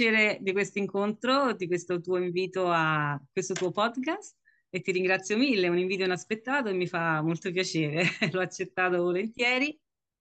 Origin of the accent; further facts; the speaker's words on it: Sydney, New South Wales, Australia; sono nata a Sydney, una suburban qui di Sydney, e sì, siamo sempre qui. Io e un altro fratello siamo nati